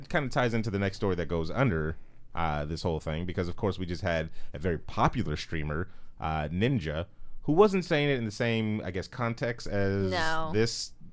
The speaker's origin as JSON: {"language": "English", "country": "United States", "said": "as a American that is black, it's hard to say because in my community it's used all the time as a term of endearment"}